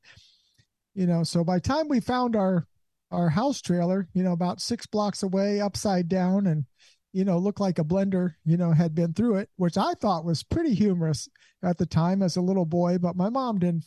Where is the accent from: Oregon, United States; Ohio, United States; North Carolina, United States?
Ohio, United States; Columbus; now in Williamson County, United States; And actually, I spent most of my life in Williamson County, but I actually was born and raised in the inner city of Columbus, Ohio.